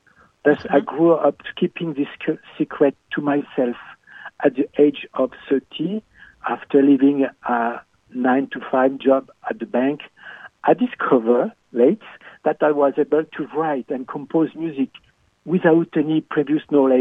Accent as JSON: {"language": "English", "town": "Besançon", "region": "Bourgogne-Franche-Comté", "country": "France", "tie": "born or raised there", "also_born_or_lived": "Burgundy", "said": "I was born in France, in Burgundy, and I grew up in Besançon. It's a beautiful town in France where Victor Hugo, the Miserable, and so many other celebrities were born."}